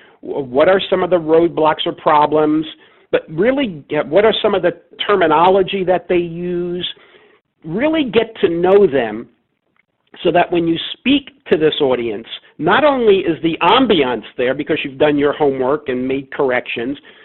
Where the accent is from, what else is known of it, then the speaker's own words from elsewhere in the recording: New York City, New York, United States; moved away as an adult; also born or lived in New Jersey; now in San Diego, United States; I moved from the New York City, New Jersey area where I grew up and lived there, other than going away to college in the Midwest. I lived in New York City, New Jersey for the first 23 years of my life.